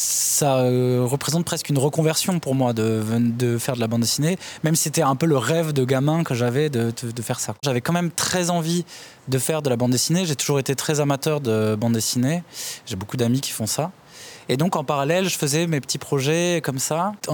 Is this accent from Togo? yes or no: no; Bordeaux, Nouvelle-Aquitaine, France; Je suis originaire de Bordeaux. J'ai commencé des études aux Beaux-Arts là-bas. Puis après, j'ai un peu bourlingué et je suis revenu plus tard. J'avais 21 ans à Angoulême, à l'EMK, quoi. Voilà. Mais je suis originaire du coin, on va dire.